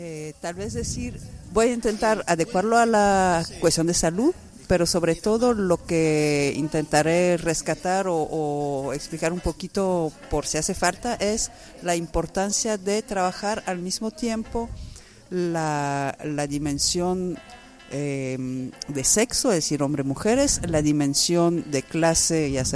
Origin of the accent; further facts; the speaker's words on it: France; Spanish is a second language; Y tampoco me siento muy francesa, pero digamos es un dato objetivo, desgraciadamente.